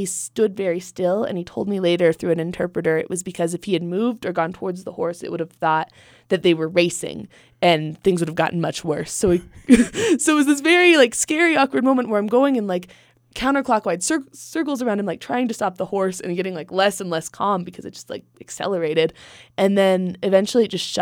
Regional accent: Colorado, United States; I'm from Colorado, so I tried to be like really confident when we went to ride the horses

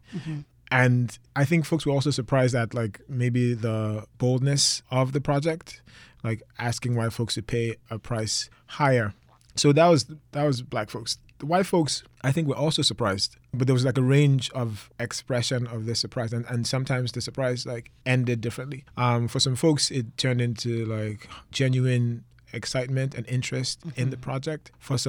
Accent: Nigeria; now in United States; So I'm Nigerian. I moved from Nigeria about 18 years ago. I opened up a restaurant in Detroit in about 2013

